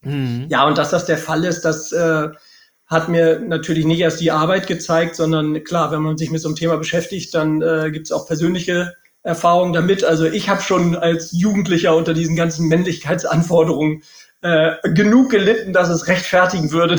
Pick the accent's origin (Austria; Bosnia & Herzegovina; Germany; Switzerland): Germany; Lübeck, Schleswig-Holstein; now in Bielefeld, Germany; Bin ja auch gebürtiger Lübecker, um es an dieser Stelle nochmal zu erwähnen.